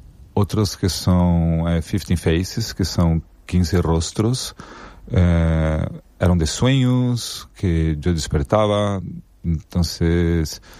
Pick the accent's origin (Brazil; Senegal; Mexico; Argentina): Brazil; São Paulo; moved away as an adult; also born or lived in Benidorm; Me retiré de Brasil, de São Paulo, que soy brasileño, ¿no?